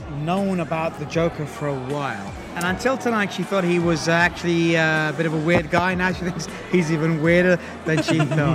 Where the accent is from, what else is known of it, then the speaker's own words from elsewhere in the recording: Bedford, East of England, United Kingdom; I am from Bedford. In fact, I've been in Bedford for a long time